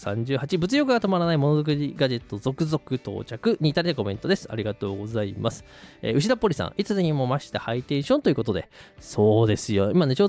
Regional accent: Kanagawa, Japan; 私は神奈川出身なので

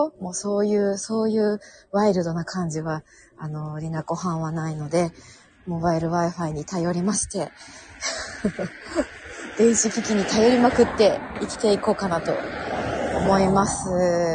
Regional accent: Miyazu, Kyoto, Japan; 私の地元のね、宮津の、丹後の宮津です、丹後の宮津。

